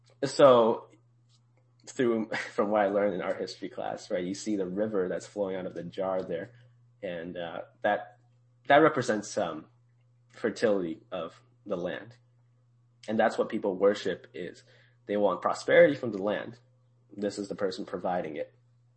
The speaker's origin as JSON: {"language": "English", "country": "China", "said": "I came from China and every time I go visit these things, I really love them."}